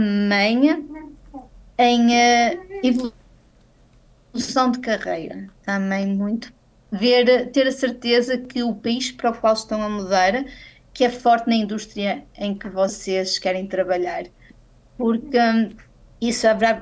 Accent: Portugal; now in Austria; Eles adoram um almoço doce, que é uma coisa que eu não consigo perceber enquanto portuguesa.

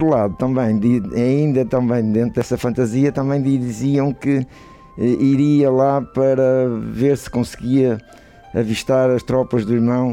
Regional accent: São Pedro de Oliveira, Braga, Portugal; also born or lived in Porto; E o que me identifica é São Pedro de Oliveira, até porque passei lá toda a minha infância.

